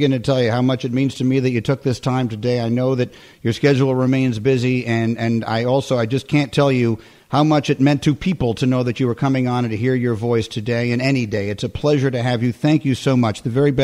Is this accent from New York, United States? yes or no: yes; New York City, New York, United States; when I was growing up in New York City, both of my parents are from the Bronx, and so the Yankee game was on in my house all the time.